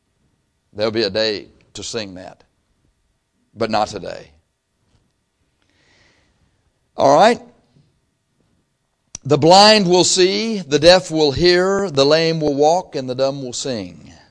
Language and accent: English; the South, United States; this was the victory song for the Union, and I'm from the South.